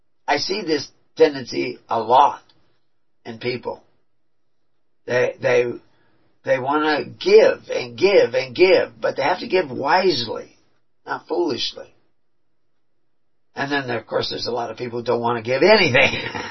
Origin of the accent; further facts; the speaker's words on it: Texas, United States; In places that I'm familiar with because I was raised in Texas during COVID.